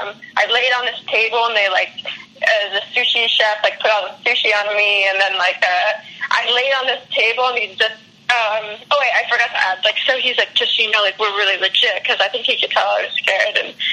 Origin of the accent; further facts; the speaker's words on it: Canada; But I'm Canadian, so I was like, I couldn't really work